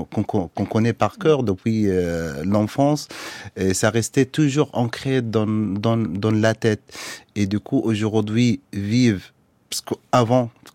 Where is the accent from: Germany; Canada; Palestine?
Palestine; Gaza, Gaza Strip; je suis originaire de Gaza, je ne suis pas réfugié